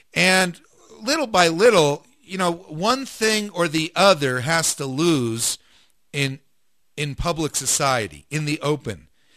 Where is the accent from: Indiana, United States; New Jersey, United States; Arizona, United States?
New Jersey, United States; I just got a call today from back east, and I grew up in New Jersey